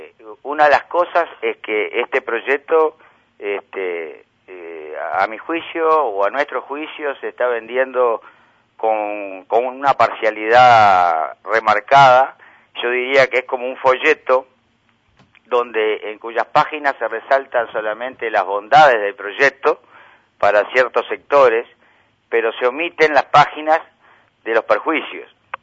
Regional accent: Montevideo, Uruguay; Mi familia arribó a esta zona en el año 21. Y bueno, ya tenemos 5 generaciones como productores montevideanos en la zona de Melilla.

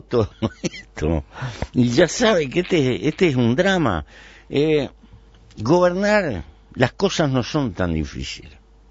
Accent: Uruguay; Será un modo de ser que tenemos los uruguayos. Yo lo adoro a mi pueblo, ¿no?

